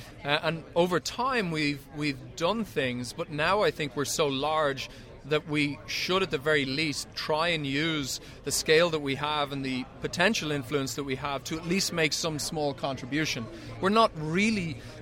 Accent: Ireland; I'm Irish.

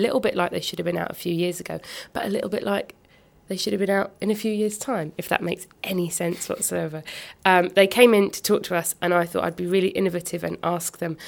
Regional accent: Portland, United Kingdom; I didn't grow up in North London. I grew up in Portland

